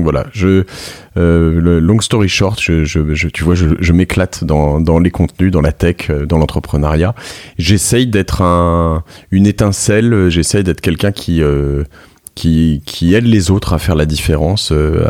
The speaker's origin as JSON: {"language": "French", "town": "Paris", "region": "Île-de-France", "country": "France", "said": "Je suis parisien, j'habite à Paris, je vis dans le 17e et je travaille dans le 17e."}